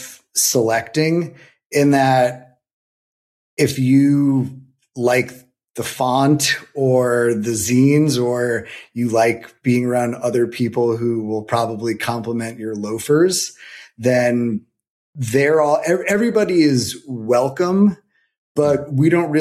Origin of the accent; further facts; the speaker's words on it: New Jersey, United States; also born or lived in Staten Island, New York; so I was born in Staten Island, which probably explains a lot about how I turned out, but I was born in Staten Island and my family moved to New Jersey in 1991 and I had to go with them.